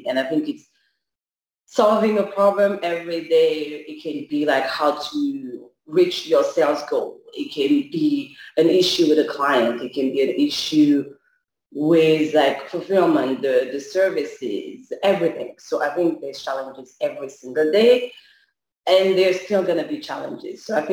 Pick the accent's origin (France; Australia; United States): France; I took my French background and my French, like I was born and raised in France.